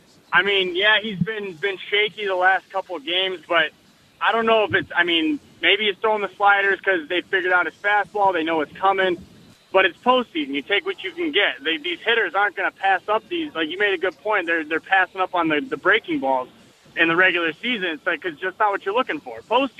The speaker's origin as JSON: {"language": "English", "town": "Detroit", "region": "Michigan", "country": "United States", "lives_now": "Providence, United States", "said": "I mean, I'm from Detroit, live in Prov now."}